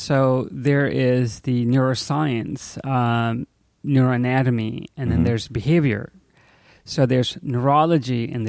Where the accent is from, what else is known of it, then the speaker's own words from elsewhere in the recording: Chicago, Illinois, United States; I grew up in Chicago, North Side. Went to schools in Chicago.